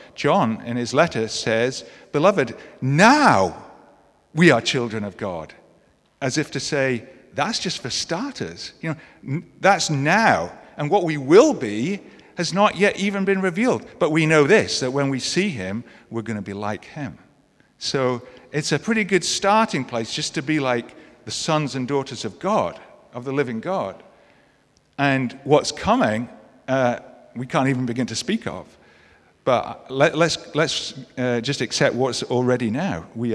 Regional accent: United Kingdom; And as a Brit, I can say that we're not always that great about speaking ourselves up.

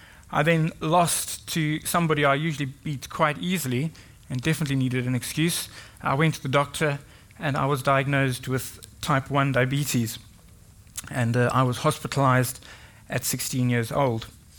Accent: South Africa; I am from South Africa. I never used to have an accent until we arrived here.

